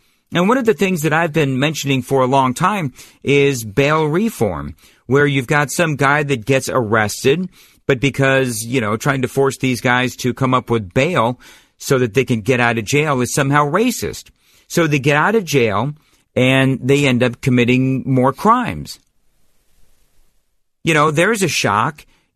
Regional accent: Los Angeles, California, United States; also born or lived in New York / Denver; I've lived all across the country. I've lived in New York. I grew up in Los Angeles. I spent 3 years in Denver.

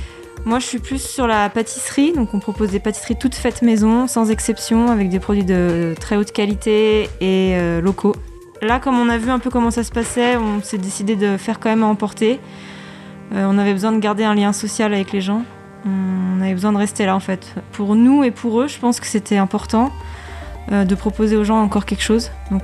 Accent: Chamonix, Auvergne-Rhône-Alpes, France; born there; Je suis née sur Chamonix il y a 30 ans. Je suis partie faire des études à Annecy pour du marketing.

